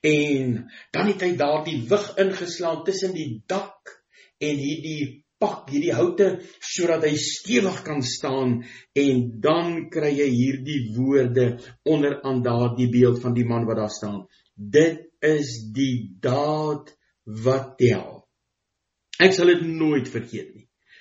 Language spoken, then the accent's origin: Afrikaans; Free State, South Africa; Ek het groot geword in die Vrystaat se goudvelde, lieflike tye, lieflike plek, die Vrystaat.